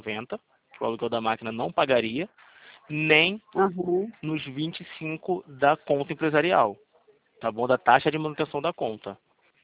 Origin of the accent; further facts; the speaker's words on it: Rio de Janeiro, Brazil; eu sou do Rio de Janeiro